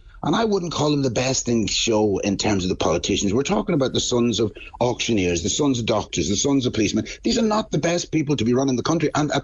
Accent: Killybegs, Ulster, Ireland; I grew up in Donegal in Killybegs. Never saw a black person until I was 13.

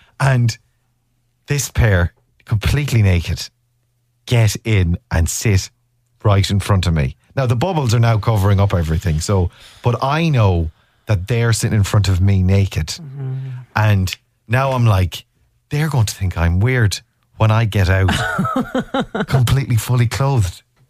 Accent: Ireland; I'm wearing my shorts, obviously. I'm Irish.

